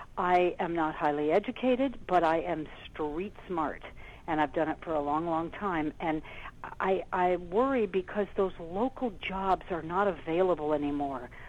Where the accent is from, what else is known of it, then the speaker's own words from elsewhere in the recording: Burbank, California, United States; born there; And I was born in Burbank, California. I am an American citizen